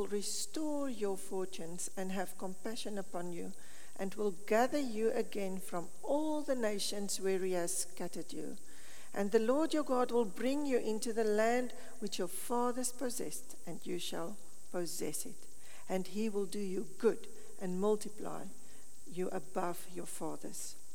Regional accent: South Africa; born there; My father and mother immigrated to South Africa on honeymoon. So I was born in South Africa. And then I felt I'm South African. When I'm here, I feel I'm South African. When I'm South Africa, I feel I'm a little strange.

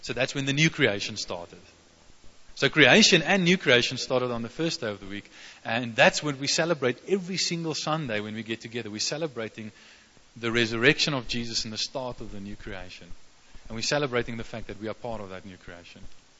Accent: Bloemfontein, Free State, South Africa; also born or lived in Somerset West; It always feels a bit like a homecoming to me when I come to Bloemfontein. I wasn't actually born here. I was born in Somerset West, but when I was about 3 years old, we moved here. So I was raised here. I spent my growing years here

